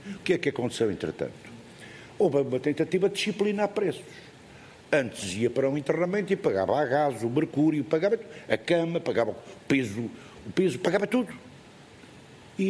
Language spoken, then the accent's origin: Portuguese; Vila Real, Norte, Portugal; na minha terra, que é Vila Real, temos lá dois, a Trofa e a Luz.